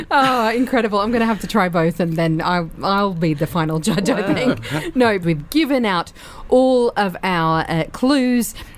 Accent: Australia; I'm Australian

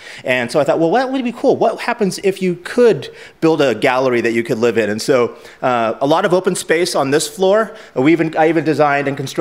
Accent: California, United States; So I'm from California. Gina and I met out there.

